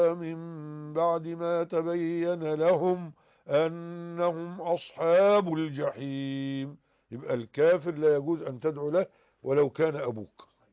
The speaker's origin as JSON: {"language": "Arabic", "region": "Nile Delta", "country": "Egypt", "said": "عندنا في الدلتا"}